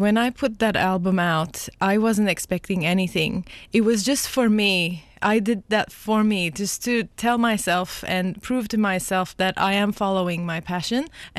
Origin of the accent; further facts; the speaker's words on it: Lebanon; As you said, I was born in Lebanon and I was mostly educated in the classical style of performance, piano.